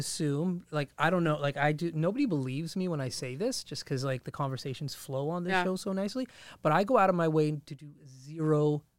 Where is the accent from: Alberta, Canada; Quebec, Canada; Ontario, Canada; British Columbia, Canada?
Alberta, Canada; Fort McMurray; I grew up in Fort McMurray.